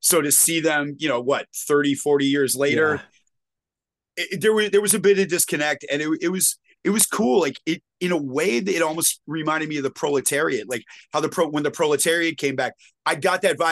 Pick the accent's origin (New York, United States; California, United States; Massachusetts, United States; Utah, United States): Massachusetts, United States; Brookline; well, dude, I'm from Brookline. You know, I'm not from Brooklyn. I'm from Brookline.